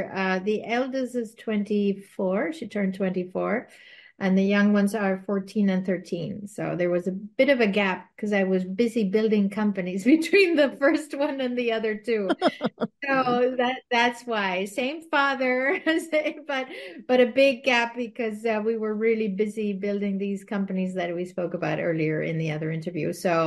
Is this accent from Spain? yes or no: yes; Madrid, Community of Madrid, Spain; first language Spanish; English is a second language; So I was born in Madrid, Spain. I'm Spanish. My parents are Spanish. My parents decided to put us through English school. And so I always grew up in international schools, English schools. That's where I get my bilingual